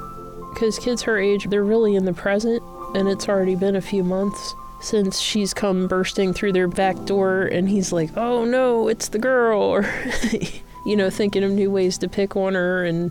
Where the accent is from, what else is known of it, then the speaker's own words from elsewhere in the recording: Dundalk, Maryland, United States; I grew up in Dundalk. My dad and mom, they bought the house across the backyard for my Lumbee grandfather.